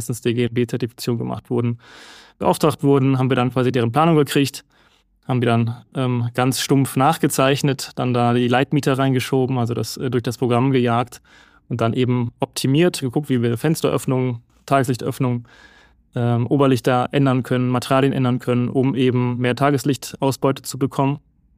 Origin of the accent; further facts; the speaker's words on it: Münster, North Rhine-Westphalia, Germany; born there; ich bin in Münster geboren, habe in Münster studiert, lebe immer noch in Münster